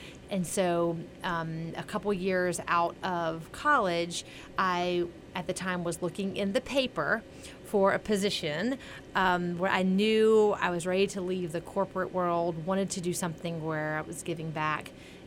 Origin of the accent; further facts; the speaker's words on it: Atlanta, Georgia, United States; from Atlanta, actually born and raised, one of the few really born and raised in Atlanta